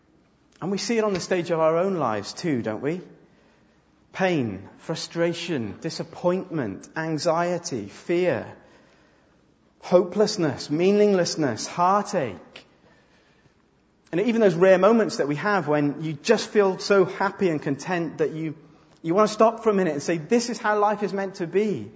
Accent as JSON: {"language": "English", "region": "Wales", "country": "United Kingdom", "said": "I'm Welsh and daffodils are kind of our national flower"}